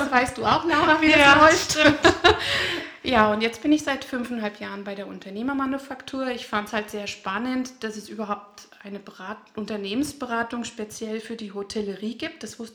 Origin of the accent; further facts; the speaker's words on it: Geisenheim, Hesse, Germany; Also gebürtig bin ich aus Hessen. Ich bin in Geisenheim im schönen Rheingau aufgewachsen.